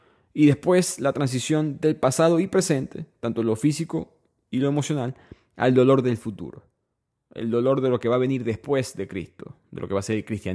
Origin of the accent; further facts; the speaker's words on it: Venezuela; No me imaginaría si yo digo que soy de Venezuela y alguien dice otro nombre.